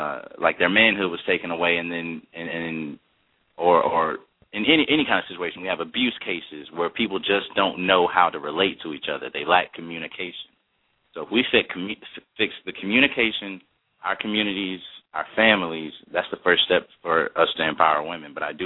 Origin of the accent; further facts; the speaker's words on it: Memphis, Tennessee, United States; I always tell people, they're like, where are you from? I say, Memphis.